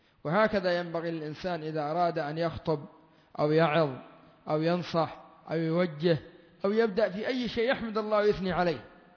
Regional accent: Yemen; كدول الخليج وعندنا في اليمن وكثير من المناطق الدول لا تبحث عنها

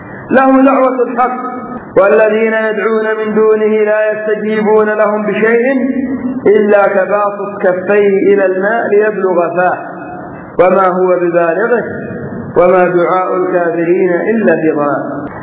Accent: Yemen; عندنا في اليمن رجل مقبور اسمه ابن موسى أحمد بن العجيل

